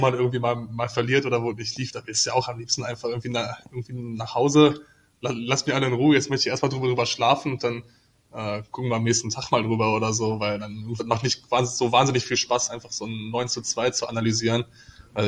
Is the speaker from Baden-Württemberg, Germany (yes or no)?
no; Krefeld, North Rhine-Westphalia, Germany; Heimat ist einfach, kann einfach nur Krefeld sagen, glaube ich. Also ich bin selber jetzt komplett in Krefeld aufgewachsen.